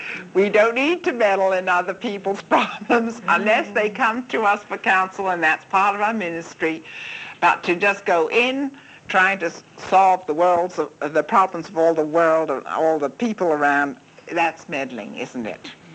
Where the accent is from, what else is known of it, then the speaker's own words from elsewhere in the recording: China; I remember growing up in China